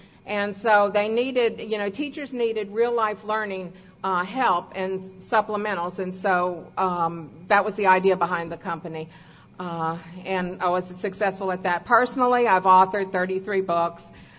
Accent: Texas, United States; born there; also born or lived in Virginia; But I was born in Texas, but I love to tell people I'm a Virginian by choice.

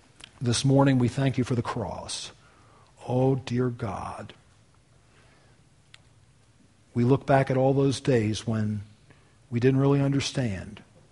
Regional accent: United States; born there; Sure, I was born in America as a Christian nation, right?

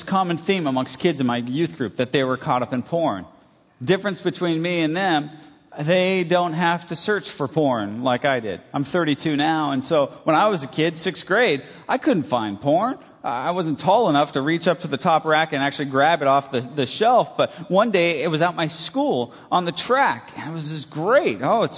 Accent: California, United States; now in Grand Rapids, United States; I'm from California, live in Grand Rapids, Michigan now, and I still don't understand why it's snowing.

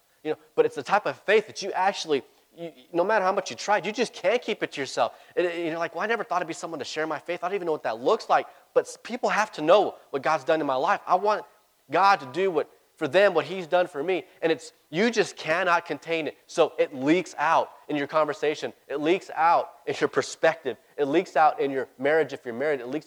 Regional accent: El Paso, Texas, United States; one, it's an El Paso thing. I'm from El Paso.

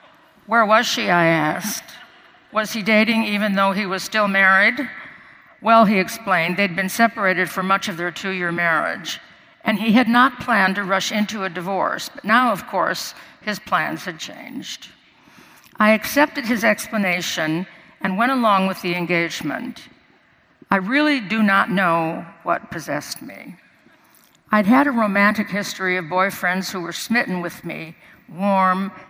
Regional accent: Chicago, Illinois, United States; because Coleman was planning to move to Chicago and I was from Chicago.

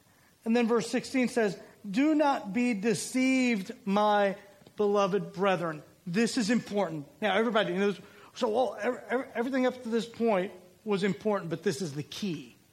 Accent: Alabama, United States; I grew up in Alabama. I grew up watching them. I grew up an hour away from Tuscaloosa.

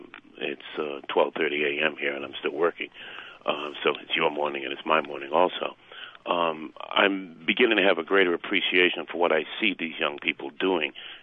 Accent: Roxbury, Massachusetts, United States; now in Japan; Often I've found that as an African-American, I was born and brought up in Roxbury, I found that, you know, African-Americans are not treated as well as whites here in Japan.

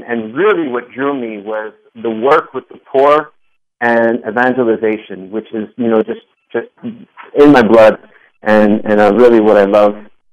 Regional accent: Texas, United States; I grew up in South Texas. It was all diocesan priests

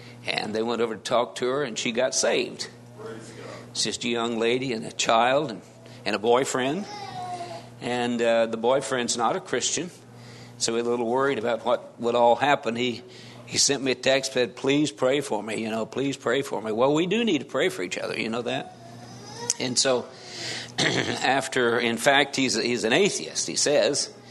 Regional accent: Wabash, Indiana, United States; moved away as an adult; I last Labor Day started filling in at a church up at Wabash, which is my hometown. I moved there when I was 5 and left when I was 19.

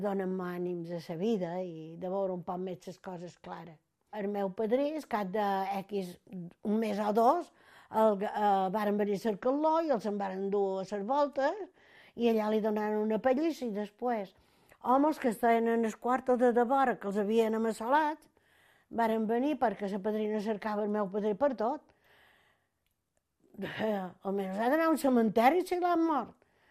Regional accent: Capdepera, Balearic Islands, Spain; born there; I vaig néixer a Cap de Pere, jo.

